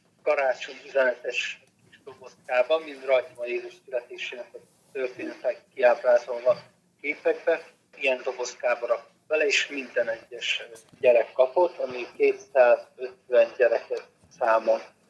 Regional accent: Zakarpattia Oblast, Ukraine; mert én is itt voltam önkéntes kárpátaljaiként

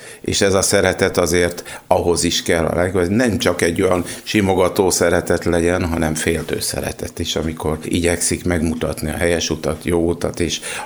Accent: Sajószentpéter, Borsod-Abaúj-Zemplén, Hungary; born there; de Sajó Szentpéteré vagyok, mert itt születtem, de nem itt nevelkedtem, tehát gyerekként, igaz, hogy a Sajóvölgyén onnan származom

